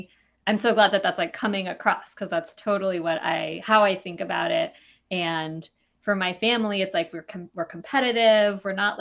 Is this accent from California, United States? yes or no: yes; Santa Monica, California, United States; I grew up in Santa Monica in Southern California. My family's from New Zealand.